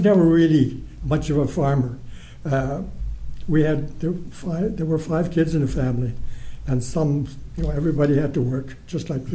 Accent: Neatpath, Saskatchewan, Canada; I was born on a farm in a small place in Saskatchewan called Neatpath. Had a rural school, as we all had, and the rural school that I attended taught grades 1 to 8.

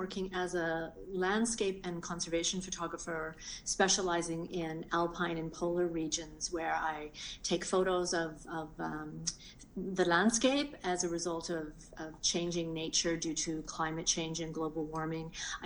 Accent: Burnaby, British Columbia, Canada; I grew up in Burnaby, and I grew up in a very middle-class family.

